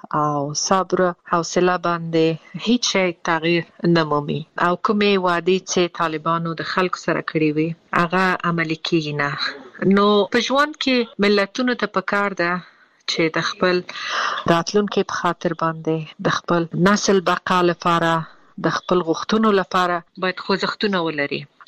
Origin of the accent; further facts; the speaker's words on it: Afghanistan; moved away; او دا چې زه د افغانستان باندې یم زه ورځ شمیرم چې زه بیرته کله خپل ملک ته ځم او بیرته خپل ټاټوبی خپل خلکو سره